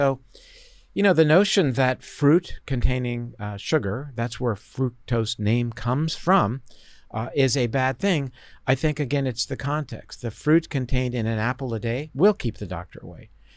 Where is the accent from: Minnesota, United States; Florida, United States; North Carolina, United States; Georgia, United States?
Florida, United States; I come from Florida, the orange juice capital